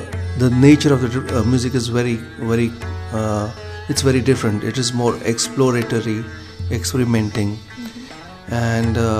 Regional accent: Mumbai, Maharashtra, India; I was actually born and brought up in Mumbai. Convent schooling. I went to St. Xavier's, Mumbai, up to second year PA.

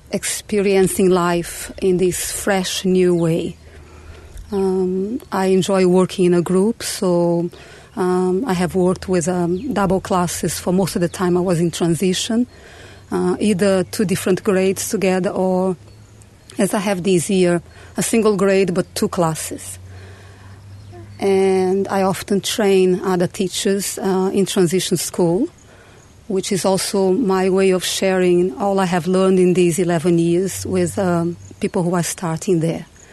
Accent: Brazil; moved away as an adult; also born or lived in Australia; now in Oroville, United States; I'm from Brazil originally. Though at the age of 19, I moved to Australia, where I lived until I came to Oroville in December 1993.

